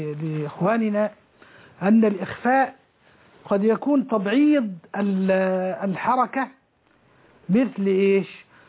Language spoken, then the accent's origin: Arabic; Egypt; وأنا مصري من مصر